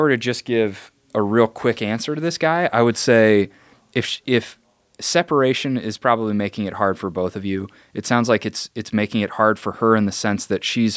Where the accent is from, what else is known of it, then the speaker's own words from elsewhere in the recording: Joliet, Illinois, United States; She was in my hometown, which is an hour southwest.